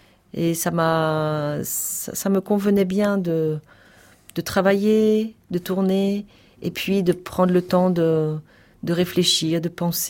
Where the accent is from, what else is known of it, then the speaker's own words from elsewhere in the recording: Auvers-sur-Oise, Île-de-France, France; J'ai grandi près d'Auvers-sur-Oise.